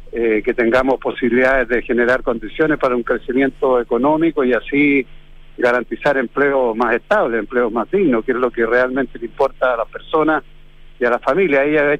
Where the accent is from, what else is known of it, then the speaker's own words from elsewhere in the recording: Chile; yo soy de Ohio, Norte Chico, donde hay muchos descendientes de nuestro pueblo originario de Aguita